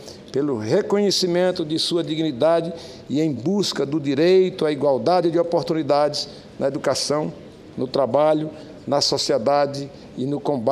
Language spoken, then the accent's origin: Portuguese; Ceará, Brazil; Como nordestino e como cearense, vou trabalhar